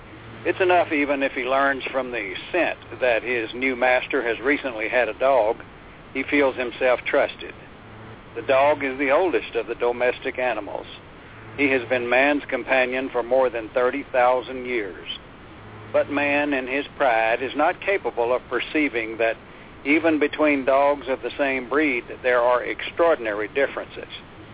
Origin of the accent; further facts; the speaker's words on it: Texas, United States; I was born and raised here in Texas, and small rural town, we always had a dog in the family